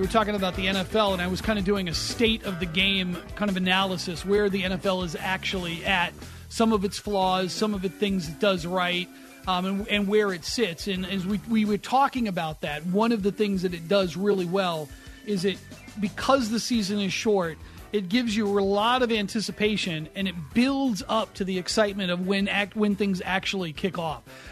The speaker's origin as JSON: {"language": "English", "region": "New England", "country": "United States", "tie": "born or raised there", "said": "and I grew up in New England"}